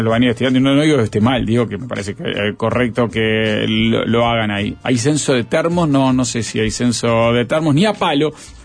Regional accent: Uruguay; Soy uruguayo

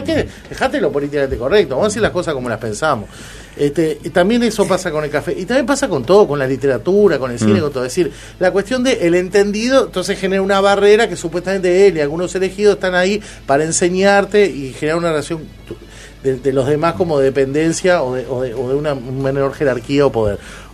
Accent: Uruguay; esa cosa pajuerana, polerina, uruguaya

